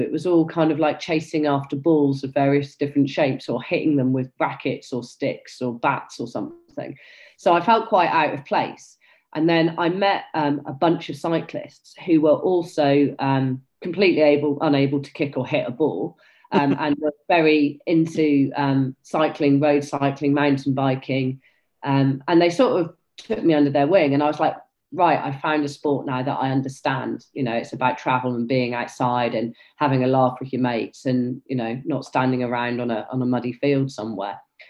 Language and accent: English; South East England, United Kingdom; When I was a child, I was growing up in the New Forest